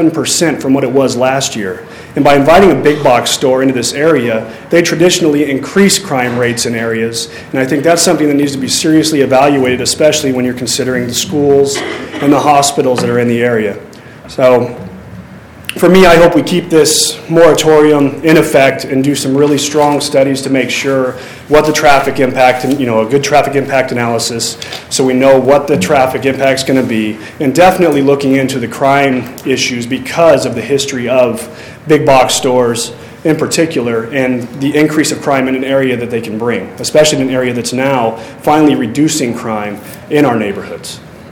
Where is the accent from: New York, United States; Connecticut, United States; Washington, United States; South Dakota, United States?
Washington, United States; Tacoma; I live at 4826 South 18th Street. I'm speaking here as a citizen of Tacoma. I was born and raised in Tacoma in the 98405 area.